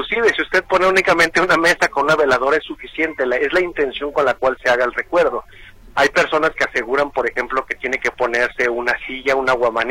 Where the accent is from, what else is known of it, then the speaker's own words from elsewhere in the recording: Mexico; el Día de Muertos sigue siendo las tradiciones mexicanas que más nos representan en todo el mundo